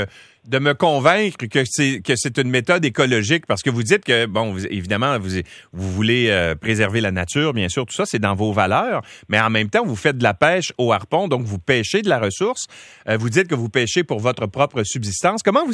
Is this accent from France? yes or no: no; Quebec, Canada; Est-ce qu'il y a des endroits où vous pouvez faire de la pêche en apnée chez nous, au Québec?